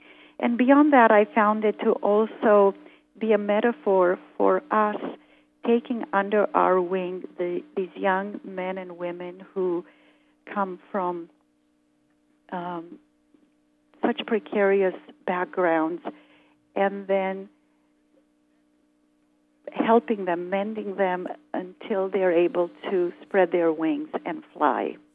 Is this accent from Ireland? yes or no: no; Romania; And so I went back to Romania, and I went to my hometown to an orphanage there